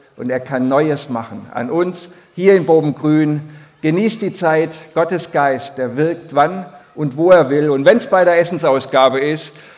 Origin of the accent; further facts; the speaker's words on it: Strümpfelbach, Baden-Württemberg, Germany; Dann sagt er, er kommt aus Strümpfelbach. Der Name ist nicht so wichtig, aber da bin ich nun mal geboren.